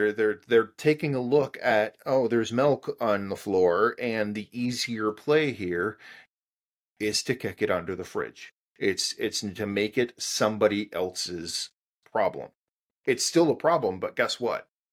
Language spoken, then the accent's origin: English; Canada; I'm Canadian.